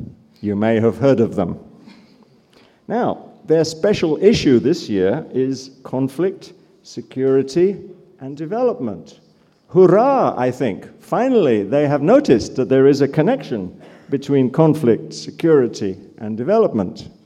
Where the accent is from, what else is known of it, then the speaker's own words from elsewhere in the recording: London, United Kingdom; born there; I was born in London